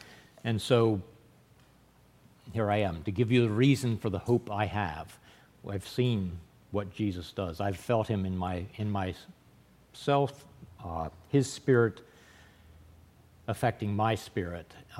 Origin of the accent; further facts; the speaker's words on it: Harford County, Maryland, United States; I was raised in Harford County, so not far away, in a Methodist church, not horribly unlike this one, actually probably a little smaller than this sanctuary.